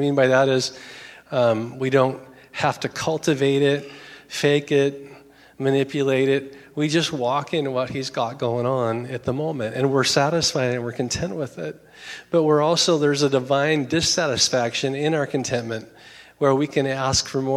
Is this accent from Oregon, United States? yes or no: yes; Oregon, United States; I'm from the Oregon coast, born and raised there. It's about as rednecky as you can imagine.